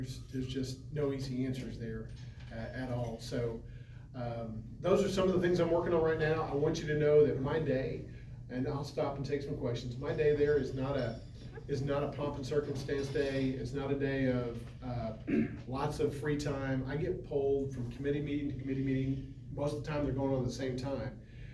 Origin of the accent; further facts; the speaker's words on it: White House, Texas, United States; I'm an East Texan at heart. I grew up in East Texas. I grew up in a little bitty mobile home till the age of 10, and then moved into the large city of White House, Texas.